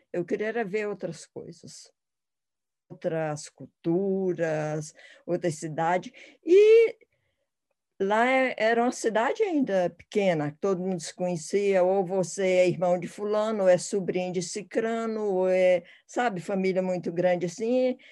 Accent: Teresina, Piauí, Brazil; Eu nasci em Teresina, no Piauí, vim de uma família muito grande.

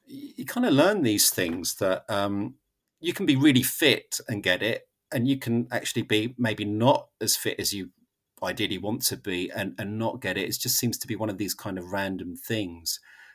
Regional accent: London, United Kingdom; As a Londoner, I'm used to queuing.

